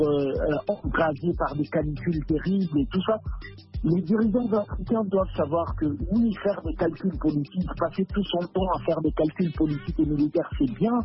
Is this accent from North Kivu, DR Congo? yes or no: no; Kinshasa, DR Congo; si chez nous à Kinshasa